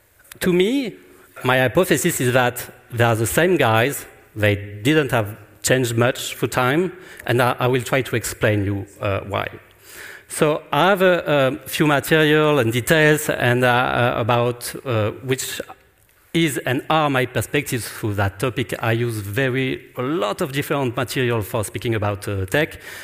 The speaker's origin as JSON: {"language": "English", "country": "France", "second_language": "English", "said": "sorry, I don't speak Dutch. Plus, I'm French and I'm going to speak in English. And actually, I guess my accent is even worse than Emmanuel Macron is."}